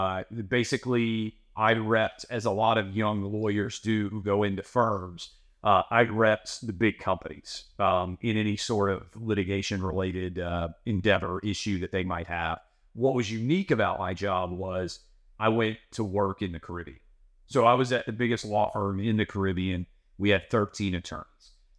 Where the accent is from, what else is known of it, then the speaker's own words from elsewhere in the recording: Nashville, Tennessee, United States; also born or lived in Washington, D.C.; Loved being in D.C., born and raised in Nashville, public school kid, K through 12, got a scholarship to go to GW.